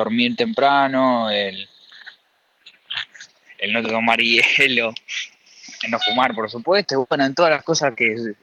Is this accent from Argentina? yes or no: yes; Argentina; Yo soy argentino, por supuesto.